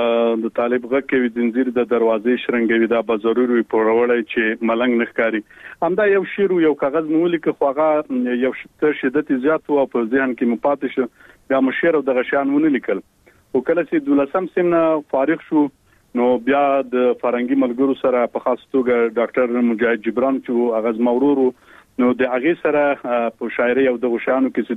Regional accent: Khost, Afghanistan; born there

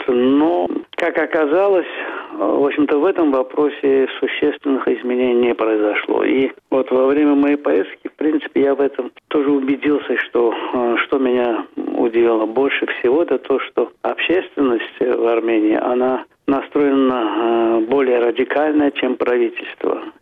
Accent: Azerbaijan; Ну, когда говорил, что из Азербайджана, то считали, что это такая неудачная шутка.

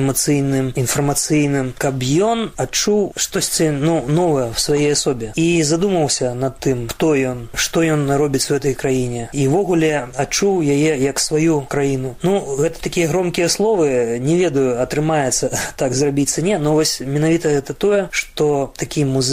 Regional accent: Sverdlovsk, Sverdlovsk Oblast, Russia; also born or lived in Snezhinsk; за савецкім часам Челябінск 70. Гэта закрыты цэнтр атамнай прамысловасці. Бацькі працавалі там, але калі мне было 3 гады, то мы з'ехалі в Свердловск. Всё маё жыццё было звязана з Свердловскам.

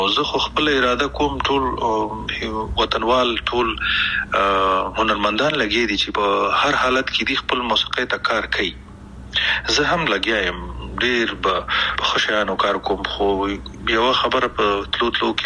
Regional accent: Afghanistan; مونږ کوم افغانان یو چې خپل خپې وهو

